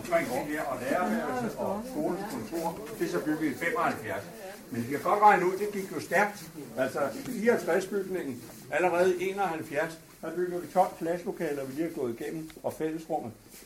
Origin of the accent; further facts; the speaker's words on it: Viby, Zealand, Denmark; born there; jeg er født i 1939 i Viby.